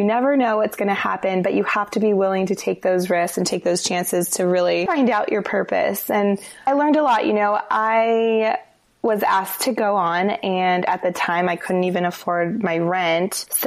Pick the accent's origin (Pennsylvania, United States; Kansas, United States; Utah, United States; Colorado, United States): Colorado, United States; Denver; moved away as an adult; I grew up in Denver. I have a passion. I always had a passion for fashion design. And so I left right after high school to go to California to pursue that dream.